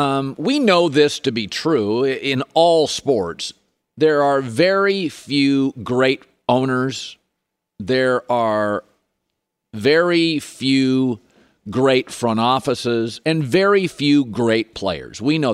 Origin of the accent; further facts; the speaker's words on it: Seattle, Washington, United States; Want to say welcome in KJR in Seattle. 950 KJR, my hometown, is joining us after all these years